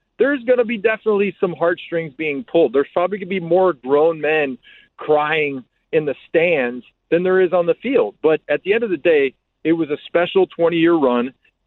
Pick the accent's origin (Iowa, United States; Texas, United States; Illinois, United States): Illinois, United States; Chicago; So Michael Jordan and the Chicago Bulls were, like, the team. And they were in my hometown